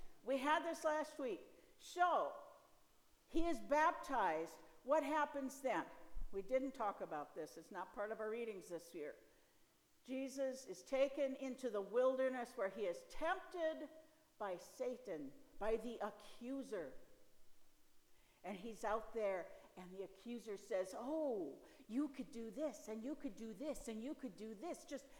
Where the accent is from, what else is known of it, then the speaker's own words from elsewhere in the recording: Buffalo, Minnesota, United States; So Stratford is not my hometown. Buffalo, Minnesota is my hometown. If I were to go back there and preach, they would expect me to say all kinds of nice things. And I would. I had a great childhood there.